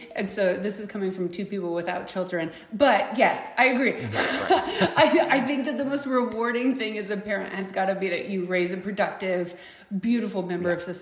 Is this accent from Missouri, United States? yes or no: yes; Missouri, United States; did you know that I'm from Missouri? Like Tornado Alley, Missouri?